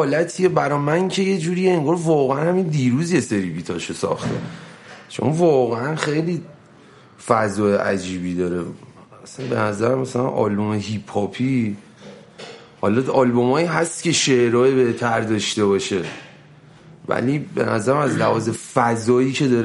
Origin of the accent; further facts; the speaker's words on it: Tehran, Tehran Province, Iran; بچگی تهران پارس بزرگ شدم دیگه